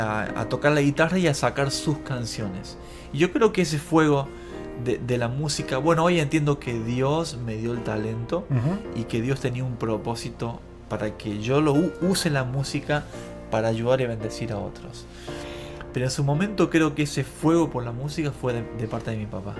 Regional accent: Arroyito, Córdoba, Argentina; now in Buenos Aires, Argentina; Soy de Arroyito, provincia de Córdoba, Argentina.

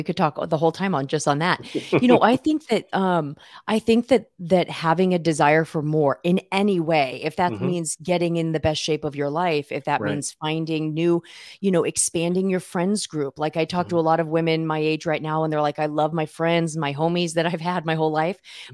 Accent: California, United States; And then I also have a younger sister, and we grew up in Southern California. And then after high school, we moved to Northern California.

